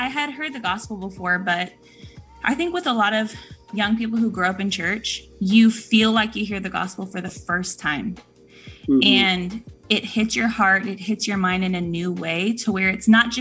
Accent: Houston, Texas, United States; So I grew up in Houston. So I mean, every other radio station is hip hop, R&B, rap.

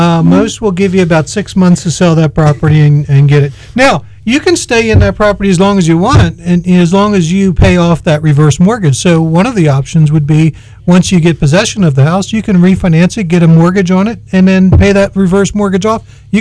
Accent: Philadelphia, Pennsylvania, United States; No. I'm from Philly. I don't know anything about Florida.

